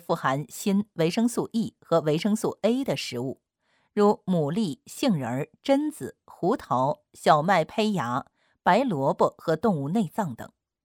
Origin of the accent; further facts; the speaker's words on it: China; 现在日本人的平均身高已经超过了我们中国人的平均身高